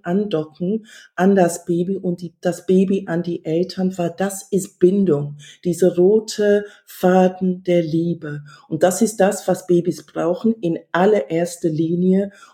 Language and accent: German; England, United Kingdom; German is a second language; ich bin Engländerin